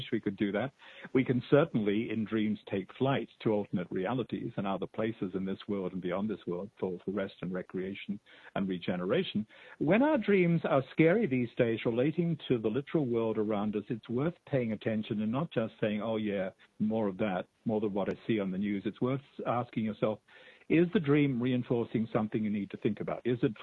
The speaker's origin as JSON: {"language": "English", "country": "Australia", "tie": "born or raised there", "lives_now": "North America", "said": "When I first started living in North America, I started dreaming of a giant bear. Now, I grew up in Australia."}